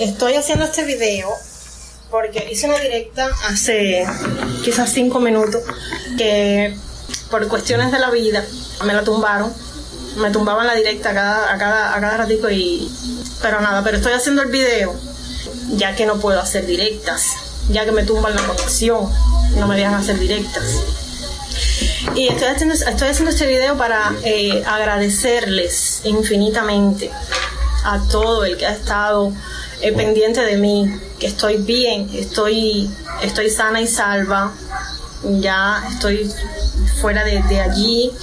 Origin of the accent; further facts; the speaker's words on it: Cuba; Yo soy una cubana más que no tiene miedo.